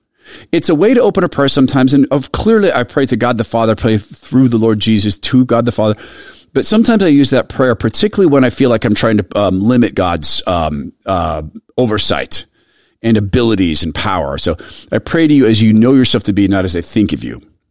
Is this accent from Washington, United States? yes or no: yes; Spokane, Washington, United States; When I grew up in Spokane, Washington, I was with teens, like all teens, hang out with teens.